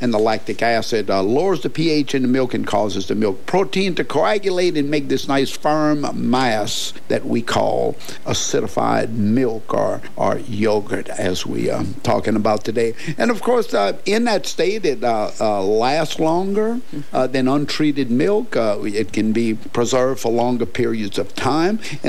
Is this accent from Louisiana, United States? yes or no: yes; St. James Parish, Louisiana, United States; coming from St. James Parish and growing up on Cabanossi Plantation, we got used to yogurt very early in life